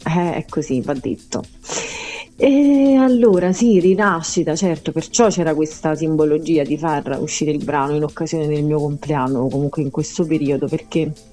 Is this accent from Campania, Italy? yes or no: yes; Lioni, Campania, Italy; Lioni, il mio paese d'origine